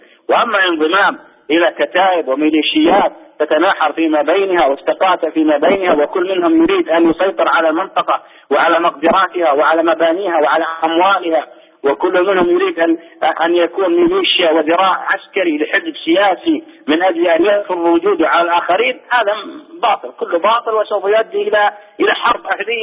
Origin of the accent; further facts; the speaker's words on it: Saudi Arabia; عندنا في السعودية